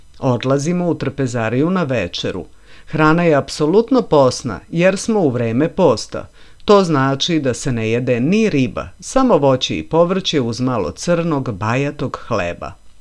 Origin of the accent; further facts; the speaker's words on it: Serbia; Pita odakle smo i na naše iznenađenje primećujemo ozareno lice kada je shvatio da dolazimo iz Srbije.